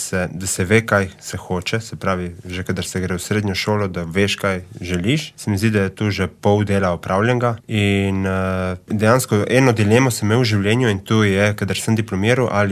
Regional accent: Lokev, Coastal–Karst, Slovenia; Jaz prihajam iz Lokve.

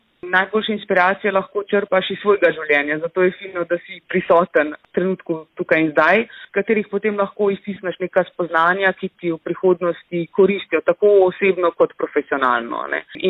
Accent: Ljubljana, Central Slovenia, Slovenia; now in Cerknica, Slovenia; V Cerknici živimo od 16. leta naprej, ko smo se preselili iz Šiške, pa vse do 19. Ko sem šla nazaj študirati v Ljubljano.

